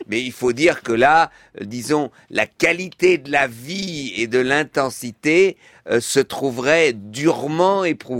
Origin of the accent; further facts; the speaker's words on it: France; born there; je suis né en France, mes parents étaient réfugiés, ils ont dû fuir l'Allemagne.